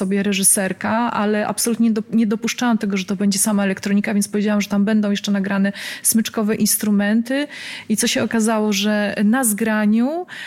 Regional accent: Łódź, Łódź Voivodeship, Poland; now in Warsaw, Poland; ja pochodzę z Łodzi. Mieszkam obecnie w Warszawie, ale studiowałam w Łodzi również.

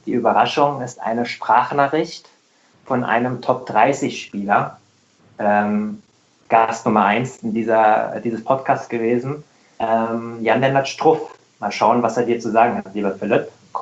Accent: Hesse, Germany; Ich bin auch Hesse. Ich komme aus dem Rheingau bei Wiesbaden.

